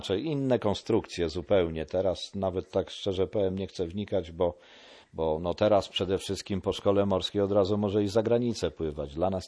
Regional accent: Wejherowo, Pomeranian Voivodeship, Poland; Nie jesteście z Gdyni. No ja odpowiadam, że nie. A skąd jesteście? No z Wejherowa.

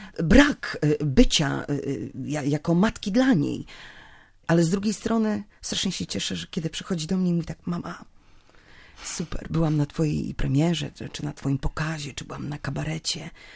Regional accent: Płock, Masovian Voivodeship, Poland; Ja z Płocka, spod Warszawy, z miasta, gdzie miałam tak naprawdę wszystko

